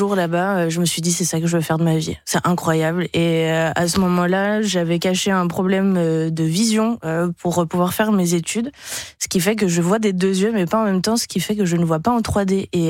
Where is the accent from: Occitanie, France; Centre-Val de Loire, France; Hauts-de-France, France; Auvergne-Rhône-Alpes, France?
Auvergne-Rhône-Alpes, France; Annecy; born there; je suis née à Annecy.